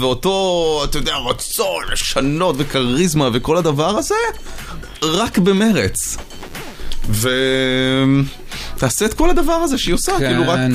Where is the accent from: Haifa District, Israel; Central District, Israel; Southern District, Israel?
Central District, Israel; Kiryat Ono; כשאני גדלתי שם הייתה קטנה וחביבה